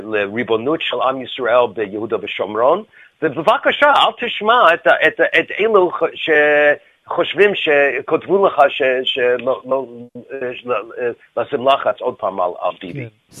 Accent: United States; Hebrew is a second language; now in Israel; בארץ, אני אמריקאי, רובם אמריקאים כאן בארץ

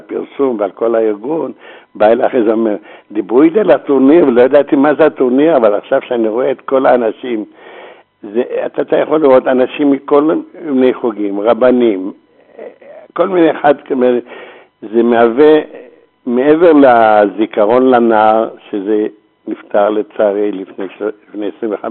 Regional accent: Jerusalem, Jerusalem District, Israel; אני ירושלמי ותיק, דור שישי בירושלים, ואני מכיר את ירושלים טוב.

